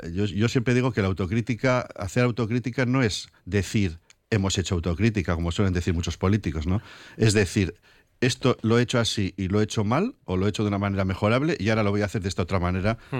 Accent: Santurtzi, Basque Country, Spain; now in Getxo, Spain; Soy de la margen izquierda, soy de Santurchi.

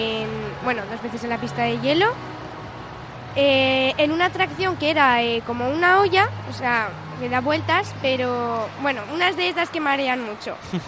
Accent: Bilbao, Basque Country, Spain; now in Medina, Spain; No, de pequeña, bueno, yo soy de Bilbao y he venido más veces

